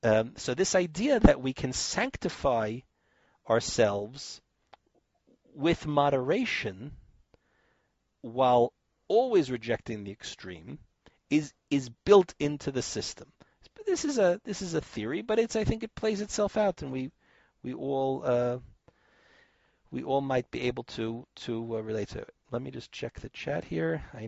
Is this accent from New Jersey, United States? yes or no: yes; Roselle, New Jersey, United States; I grew up in Roselle, New Jersey, which is just one stop away on the parkway.